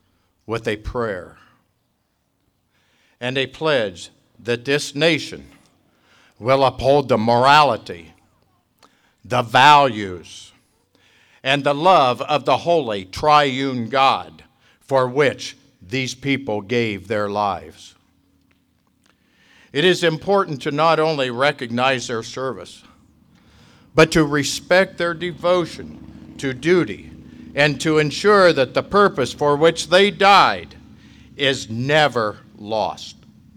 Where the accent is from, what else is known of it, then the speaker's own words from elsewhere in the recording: Jackson Center, Ohio, United States; In my hometown, town smaller than Fort Recovery, actually, a little town of Jackson Center